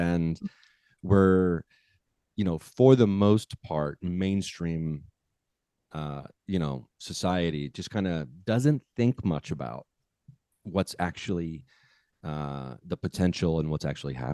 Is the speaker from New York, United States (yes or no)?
no; Dayton, Ohio, United States; And I've been in my hometown area for a little while now. And there's a few people, obviously, I've grown up with that I've talked to on the program, but I'm really excited to dig into some worldly, yet also very specifically, like Dayton, Ohio, conversations